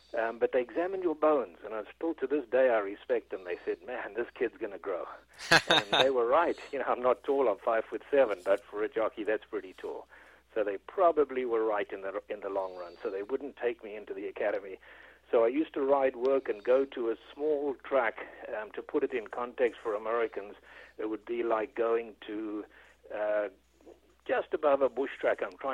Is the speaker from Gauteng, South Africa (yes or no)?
no; KwaZulu-Natal, South Africa; I lived in a province of the state called Natal, N-A-T-A-L